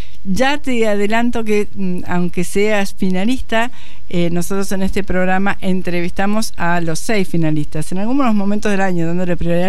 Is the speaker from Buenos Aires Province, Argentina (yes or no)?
no; Presidencia Roque Sáenz Peña, Chaco, Argentina; en el Chaco, yo soy de Sáenz Peña, hace mucho calor